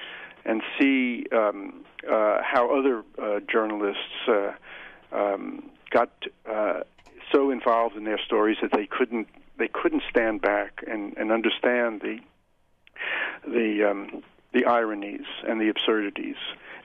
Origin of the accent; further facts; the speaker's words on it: Rockaway, New York, United States; I'm a New Yorker. I know I come from the outer boroughs of New York, Rockaway.